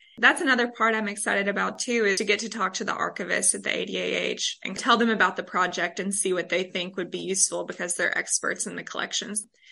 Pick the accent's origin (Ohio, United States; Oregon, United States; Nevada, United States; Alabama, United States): Alabama, United States; Guntersville; I'm originally from Gunnersville, Alabama. Then went to UNA for my undergraduate studies, where I majored in English and history.